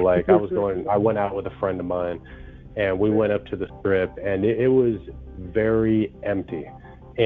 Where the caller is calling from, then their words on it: Las Vegas, Nevada, United States; So I'm in Las Vegas.